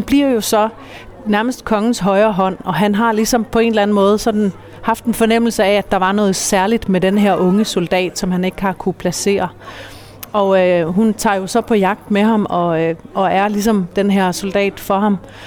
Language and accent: Danish; Svendborg, Region of Southern Denmark, Denmark; also born or lived in Sweden; Altså, jeg er jo født og opvokset i Svendborg, hvor vi sidder lige nu. Men min far er norsk, og så har jeg faktisk også levet store dele af mit liv i Sverige.